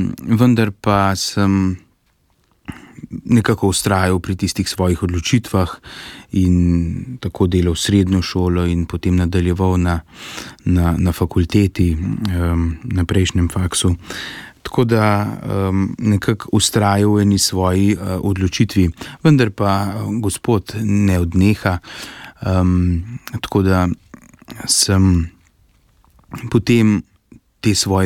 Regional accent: Tržič, Upper Carniola, Slovenia; prihajam iz Župnije Tržič-Bistrica in pri nas doma sem odraščal skupaj s starejšo sestro, starimi starši in starši

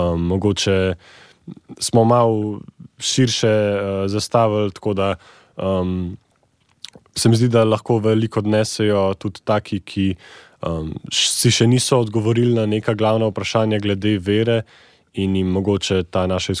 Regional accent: Grosuplje, Lower Carniola, Slovenia

